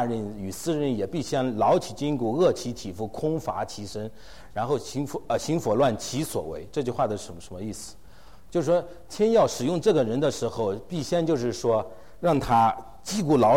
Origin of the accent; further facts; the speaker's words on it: China; 我们中国也有一些话，比方说我们中国会，我们中国人会说